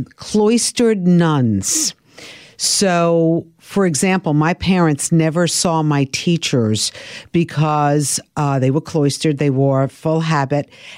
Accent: Brooklyn, New York, United States; So I grew up in Brooklyn, Bay Ridge, Diker Heights area.

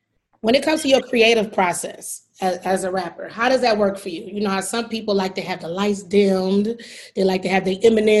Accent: Detroit, Michigan, United States; Everybody want to do … I'm from Detroit. I'm from Detroit.

